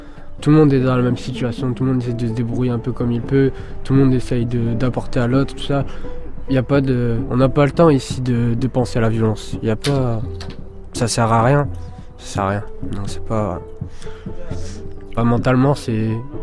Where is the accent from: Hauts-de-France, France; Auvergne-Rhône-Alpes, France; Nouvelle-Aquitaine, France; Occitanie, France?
Hauts-de-France, France; born there; Je suis né en Pas-de-Calais, des Ardennes françaises.